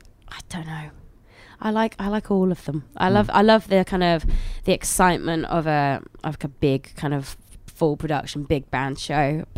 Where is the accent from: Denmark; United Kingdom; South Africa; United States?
United Kingdom; Glastonbury, South West England; Do you know, the Glastonbury is like my hometown festival, and it just happens to be the biggest festival in the world.